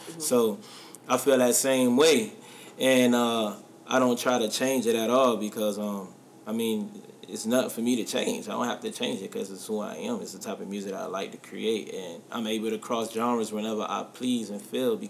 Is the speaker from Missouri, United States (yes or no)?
yes; Kansas City, Missouri, United States; 12 and when I was younger, I grew up in Kansas City.